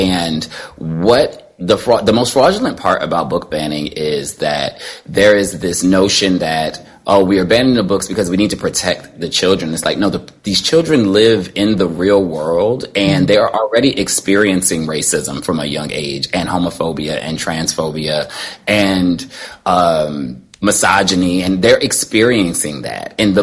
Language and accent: English; Plainfield, New Jersey, United States; they kept the book on the shelf 20 minutes from where I grew up in Plainfield, New Jersey.